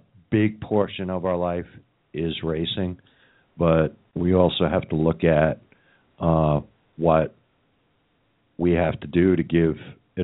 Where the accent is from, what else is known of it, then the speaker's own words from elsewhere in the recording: New York, United States; I'm mad. I'm vocal. I'm opinionated. I'm from New York.